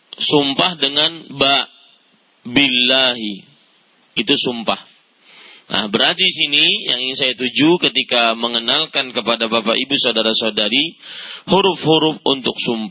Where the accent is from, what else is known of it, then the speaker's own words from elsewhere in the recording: Banjarmasin, South Kalimantan, Indonesia; Ya, itu biasa orang-orang di kampung saya, di Banjarmasin, untuk bersumpah pakai lam, lillahi ta'ala.